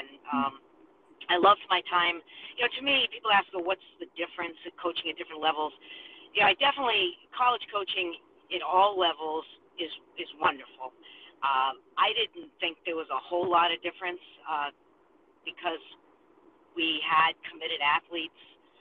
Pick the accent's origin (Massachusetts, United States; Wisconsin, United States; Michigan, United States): Massachusetts, United States; Boston; My hometown is Boston